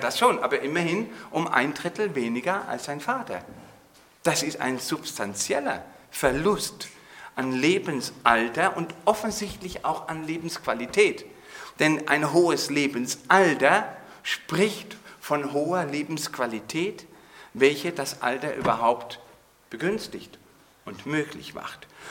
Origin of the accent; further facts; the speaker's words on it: Burgenland, Austria; Bis vor 8 Jahren oder vor 10 Jahren bei uns im Burgenland durch unser Dorf ein Tornado gegangen ist und hat eine Schneise durch das Dorf geschlagen